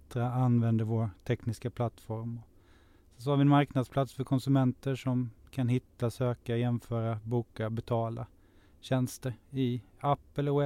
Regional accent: Halmstad, Halland County, Sweden; Jag är från Halland.

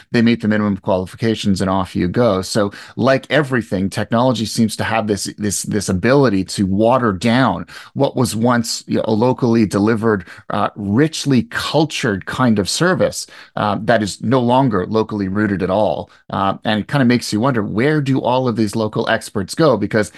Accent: Montreal, Quebec, Canada; I grew up in Montreal

